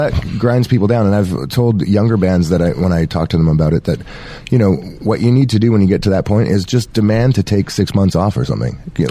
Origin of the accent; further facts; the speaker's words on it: Buffalo, New York, United States; accent: Buffalonian; there's a certain thick Buffalonian accent that makes us sound like we're from Downton Abbey or something.